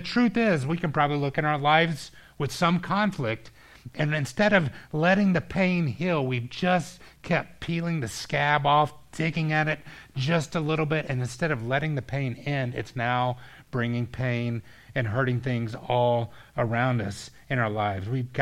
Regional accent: Atlanta, Georgia, United States; I grew up going to Six Flags. I grew up in Atlanta, going to Six Flags over Georgia.

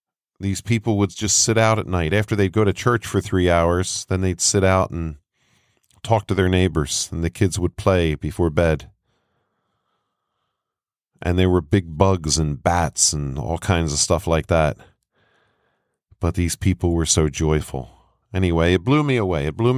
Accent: United States; And I had never seen it like that growing up in America.

